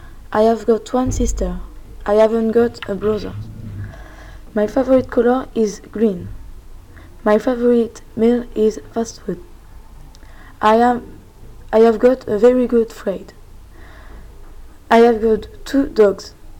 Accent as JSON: {"language": "English", "town": "Soissons", "region": "Hauts-de-France", "country": "France", "said": "I am French. I am from Soissons. I am a country girl."}